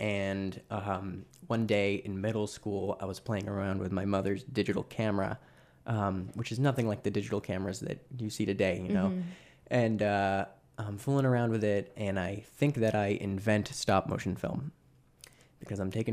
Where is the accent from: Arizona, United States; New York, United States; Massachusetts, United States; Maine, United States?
Maine, United States; Scarborough; I grew up in southern Maine, so the town of Scarborough. I've lived in Maine my whole life. I don't think I've ever left the state for more than maybe a month at a time.